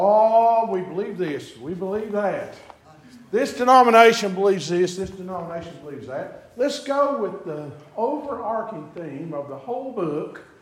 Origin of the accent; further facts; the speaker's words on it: Tennessee, United States; I lived just across the bridge all my life till I got married, then I moved up into White Pine. Growing up in East Tennessee